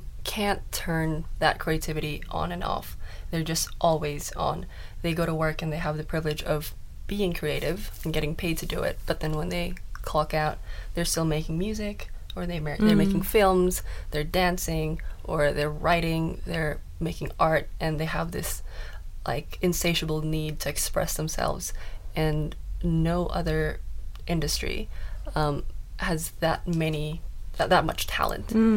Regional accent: South Korea; English is a second language; now in Australia; Because I'm not Australian, and I'll never be Australian.

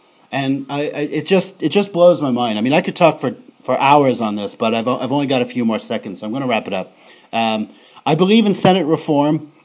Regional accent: United States; accent: American; who has a surname which forces my American accent to butcher the letter L, as it is known to do.

